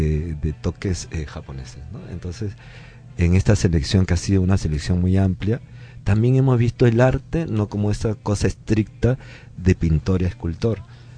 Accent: Peru; los hace particulares a nosotros como peruanos

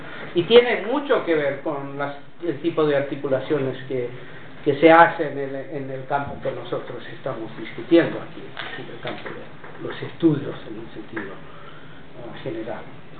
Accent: Caracas, Capital District, Venezuela; born there; yo no nací en Estados Unidos, nací en Caracas, soy ciudadano venezolano por el hecho de haber nacido en Caracas

